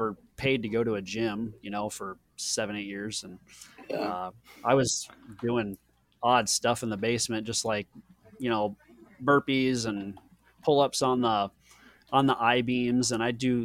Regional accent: Prague, Nebraska, United States; now in Omaha, United States; I grew up over by on a farm, small farm town called Prague, Nebraska. It's just west of Wahoo, about 15 or 20 minutes.

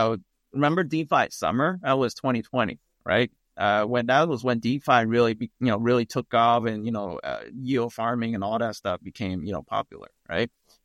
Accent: Vietnam; A lot of them are based in Vietnam too, actually, in my home country.

